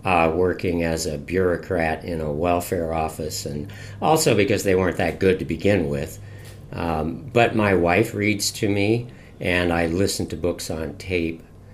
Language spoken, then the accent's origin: English; Virginia, United States; No, I didn't. I grew up in Fairfax County, Virginia.